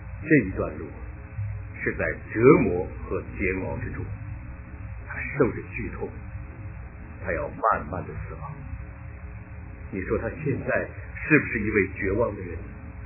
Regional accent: China; 所以我们中国人骂人呢，骂到最狠的地步

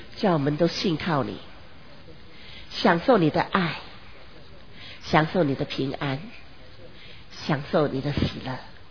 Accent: Hong Kong; 我有六个兄弟，两个哥哥，四个弟弟。我们在香港长大，香港的地方小得不得了

